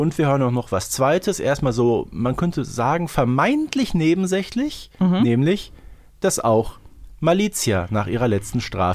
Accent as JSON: {"language": "German", "town": "Herten", "region": "North Rhine-Westphalia", "country": "Germany", "tie": "born or raised there", "said": "Die letzte Hexe aus meiner Heimatstadt Herten, 1706."}